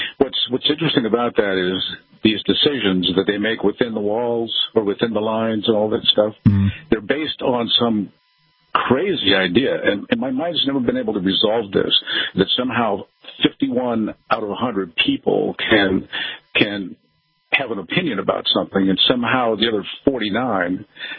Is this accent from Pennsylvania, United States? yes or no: no; Idaho, United States; I'm from Idaho.